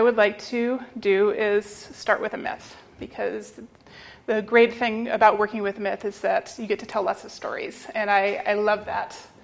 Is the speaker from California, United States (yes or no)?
no; Alaska, United States; I was thinking about growing up in Alaska, as I did.